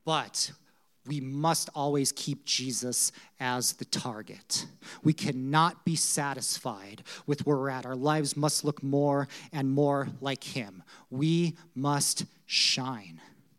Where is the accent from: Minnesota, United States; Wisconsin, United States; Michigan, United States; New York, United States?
Minnesota, United States; Hibbing; also born or lived in Virginia, Minnesota; This is my hometown. I was born in Hibbing, or not born in, I was actually born in Virginia. Shh, don't tell anyone. But I was raised in Hibbing, right?